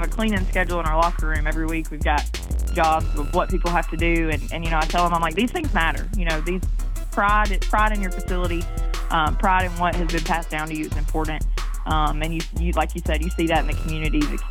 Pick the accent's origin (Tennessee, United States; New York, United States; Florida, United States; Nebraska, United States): Tennessee, United States; Watertown; no, we're from Tennessee, about, you know, 10 minutes east of Lebanon.